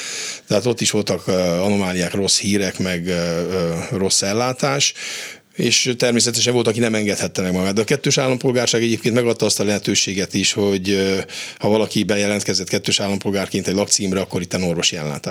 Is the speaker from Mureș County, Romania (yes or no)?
no; Sfântu Gheorghe, Covasna, Romania; születtem, Sepsiszentgyörgyön, és hát az édesanyám tanítónő volt, az édesapám agrármérnök